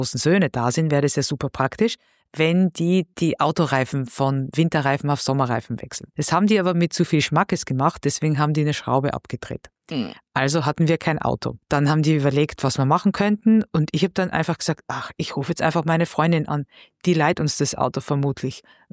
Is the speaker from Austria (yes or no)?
yes; Austria; also born or lived in Bavaria; now in Düsseldorf, Germany; Dadurch, dass ich halt öfter umgezogen bin, aus Österreich nach Bayern, von Bayern nach Düsseldorf